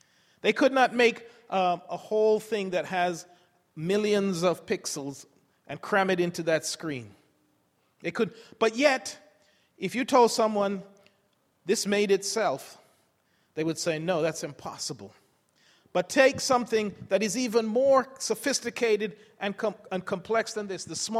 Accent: England, United Kingdom; moved away as an adult; I grew up in England for the first 20 years, and they drive on a different side of the road.

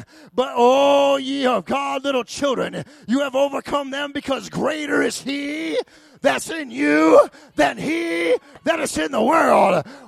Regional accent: South Bend, Indiana, United States; and I'm from South Bend.

